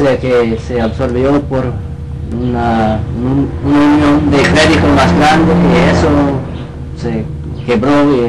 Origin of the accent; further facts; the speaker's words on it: Minnesota, United States; una zona de donde soy yo, es de Minnesota, ¿no? Pero una zona de campo, de fincas, de maíz, sí, de ganado.